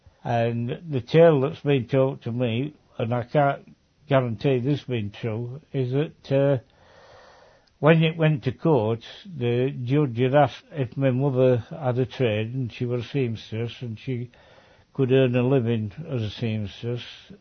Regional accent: Sturton, Yorkshire and the Humber, United Kingdom; also born or lived in Woodlesford; I was born in 1932 in August. I was born in Woodlesford, and after my father was killed, I was taken to live with my grandmother at number 10 Ida Terrace in Sturton

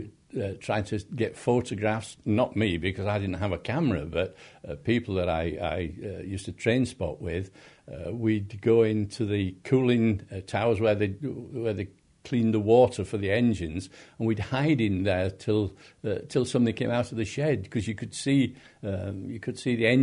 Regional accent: Leeds, Yorkshire and the Humber, United Kingdom; born there; I was born in Belle Isle in Leeds.

